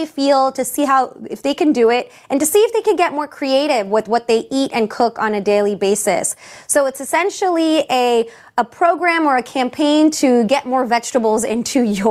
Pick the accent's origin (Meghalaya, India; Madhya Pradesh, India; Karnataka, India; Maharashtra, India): Maharashtra, India; Mumbai; So in my household, we're Maharashtrian, we're from Mumbai and a little bit south. Our food can tend to be very spicy. We're on the coast